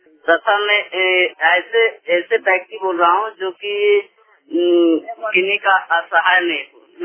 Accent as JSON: {"language": "Hindi", "region": "Jharkhand", "country": "India", "said": "मैं ग्राम खड़की पोस्ट खड़की गांव सजोत कराने वाला हूँ। थाना विष्णुगढ़ जिला हजारीबाग का निवासी हूँ।"}